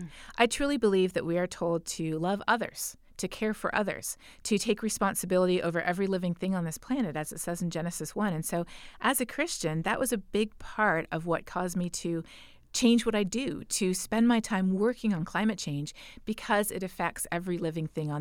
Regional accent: Canada; Growing up in Canada, you know, I kind of had the perspective that the grass is green, the sky is blue

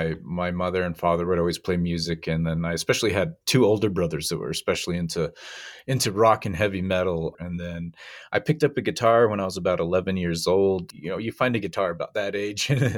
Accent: Salt Lake City, Utah, United States; Like even growing up on Sundays in Salt Lake City, Utah, every Sunday they would have like Native American music playing on one of the local radio stations there for like maybe an hour or two.

